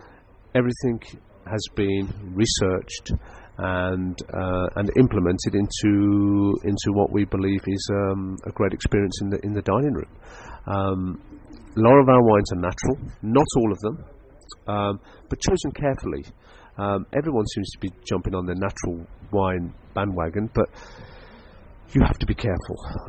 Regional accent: Stratford-upon-Avon, West Midlands, United Kingdom; now in London, United Kingdom; I hail from Stratford-upon-Avon. I've been in London for about 25 years, so I do class myself as a Londoner.

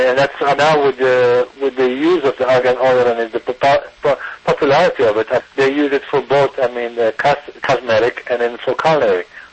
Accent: United States; I mean, I grew up in the United States and I matured in the United States.

